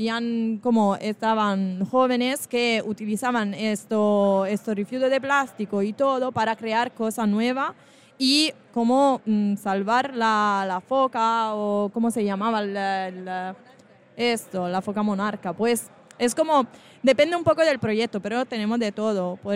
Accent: Italy; Spanish is a second language; now in Spain; Esto también para mí, como yo soy italiana y estar en España, bueno, italiano y español es un poco parecido

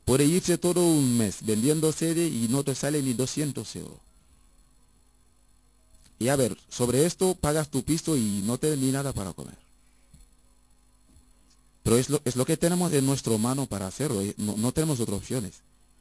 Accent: Senegal; yo soy un chico senegalés

